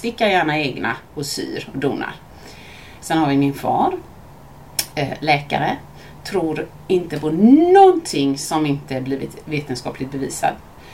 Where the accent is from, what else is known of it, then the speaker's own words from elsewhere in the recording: Mölndal, Västra Götaland County, Sweden; Jag växte upp i Mölndal med min familj.